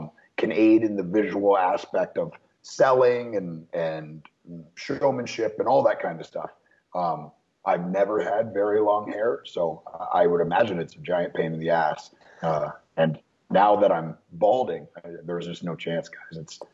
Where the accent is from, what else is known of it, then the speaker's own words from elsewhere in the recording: Ontario, Canada; I grew up in Canada. I grew up closer to Detroit than Toronto